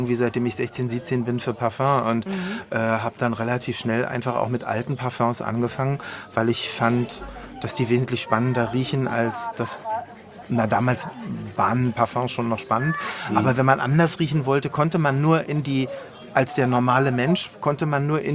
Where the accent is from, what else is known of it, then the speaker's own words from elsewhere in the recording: Berlin, Germany; ich bin halt Berliner und kenne das Wort schon immer.